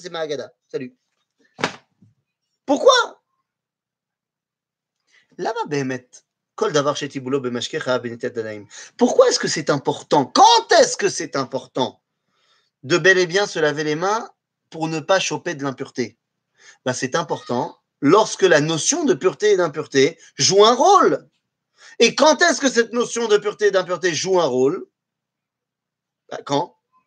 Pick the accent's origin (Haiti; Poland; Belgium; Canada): Poland